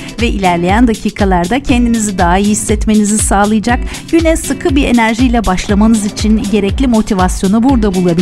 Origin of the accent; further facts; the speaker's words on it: İzmir, Turkey; Tabii bir İzmirli olarak 9 Eylül'ü kutlamadan geçmem de mümkün olmayacak.